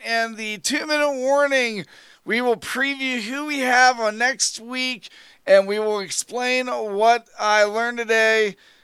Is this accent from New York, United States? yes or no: no; Indiana, United States; It actually is in my home state, so that makes me really, really excited. If I ever ride to Indiana